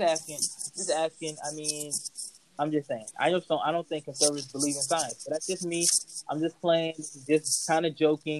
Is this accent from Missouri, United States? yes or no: no; Florida, United States; now in Texas, United States; People, when I tell people I'm from Florida or, you know, grew up in Florida, they're like, oh, you from Florida.